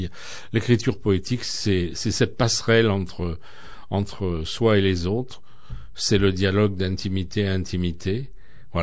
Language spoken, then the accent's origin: French; Paris, Île-de-France, France; moi je suis né à Paris, j'ai vécu à Paris jusqu'à 11 ans, donc j'ai des souvenirs d'enfance.